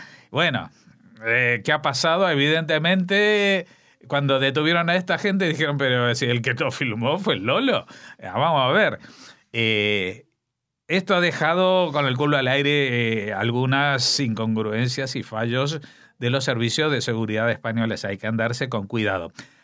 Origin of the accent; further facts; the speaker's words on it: Argentina; accent: Argentine; aunque yo lo voy a leer con mi acento argentino, pero simplemente es algo que necesito hacer.